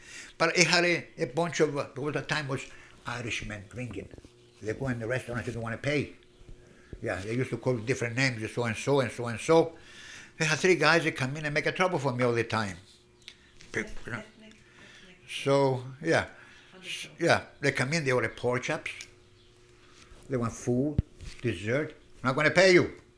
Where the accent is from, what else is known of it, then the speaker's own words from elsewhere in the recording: Chicago, Illinois, United States; I'm from Chicago. South side. Understand that? South side.